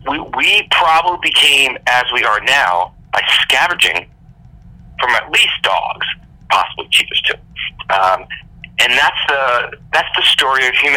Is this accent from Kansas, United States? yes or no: no; Long Island, New York, United States; But I grew up in the New York metro area in Long Island, and behind our home was a large wooded area that went for miles.